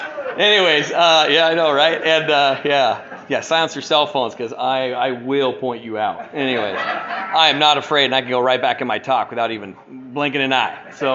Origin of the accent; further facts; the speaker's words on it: Redmond, Washington, United States; born there; I was born in Redmond, Washington, and one of five boys in a big Irish Catholic family.